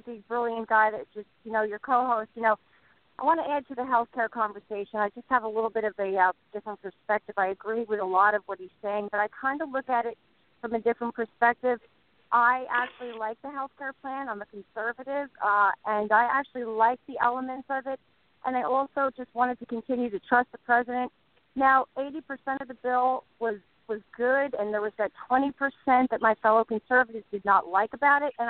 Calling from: New Jersey, United States; from New Jersey. I called your show before.

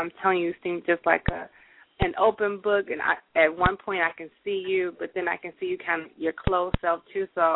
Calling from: Houston, Texas, United States; It's my first time tuning in. I'm calling from Houston

